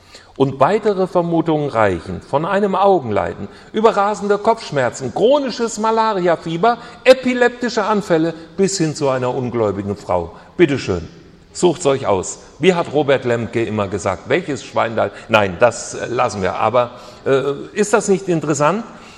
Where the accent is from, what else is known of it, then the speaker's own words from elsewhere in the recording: Hesse, Germany; Ich muss euch etwas aus meiner nordhessischen Heimat erzählen. Ich bin im Schwalm-Eder-Kreis aufgewachsen, da fließt die Schwalm, ein Fluss.